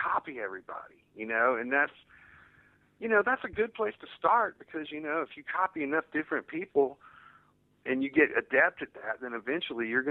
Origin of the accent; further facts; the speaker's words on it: Fayetteville, North Carolina, United States; You know, I'm from North Carolina and Fayetteville.